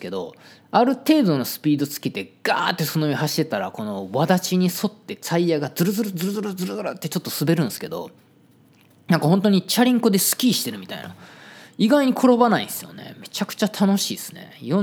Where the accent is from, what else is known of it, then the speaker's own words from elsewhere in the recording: Osaka, Japan; 雪国に行ったらほら僕とか大阪出身なんでこうちんたらちんたら走るでしょ。